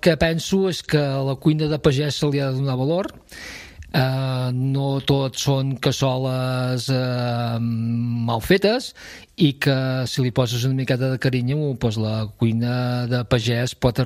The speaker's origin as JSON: {"language": "Catalan", "town": "Navàs", "region": "Catalonia", "country": "Spain", "tie": "born or raised there", "said": "No, jo sóc de Navàs, fill de Navàs, que està a 15 quilòmetres de Serrateix."}